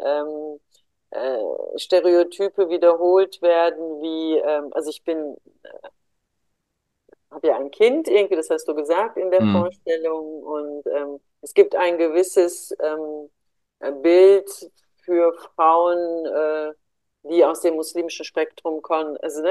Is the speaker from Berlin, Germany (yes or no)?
no; Duisburg, North Rhine-Westphalia, Germany; aber ich bin im Duisburger Norden, in Duisburg-Hamborn groß geworden